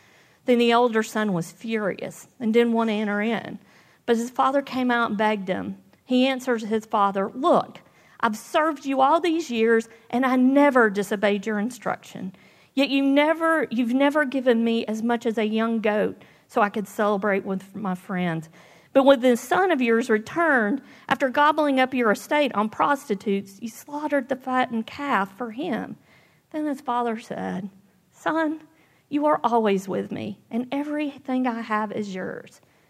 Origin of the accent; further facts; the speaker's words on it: North Carolina, United States; So I grew up in Western North Carolina, just outside of Asheville.